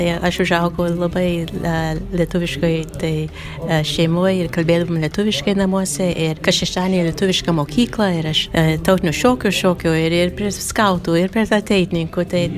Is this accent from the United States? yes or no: yes; United States; aš tai, kaip augau Amerikoje